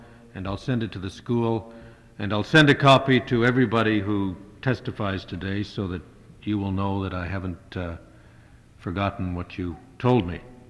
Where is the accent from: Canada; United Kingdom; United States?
Canada; I'm from Canada